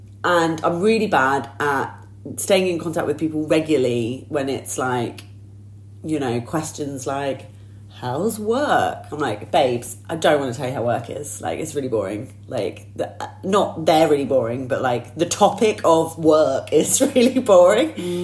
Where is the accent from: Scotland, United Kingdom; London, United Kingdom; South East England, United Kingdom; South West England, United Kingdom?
South East England, United Kingdom; Southampton; my partner moved away back to Southampton, which happens to also be my hometown.